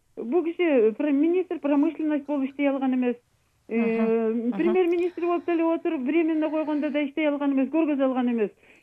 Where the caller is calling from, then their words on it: Bishkek, Kyrgyzstan; Бишкектенмин.